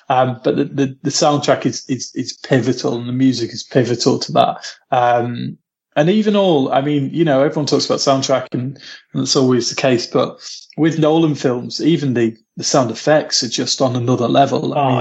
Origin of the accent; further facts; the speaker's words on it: East Midlands, United Kingdom; now in Manchester, United Kingdom; I'm from Lincolnshire. I'm from like the Shire.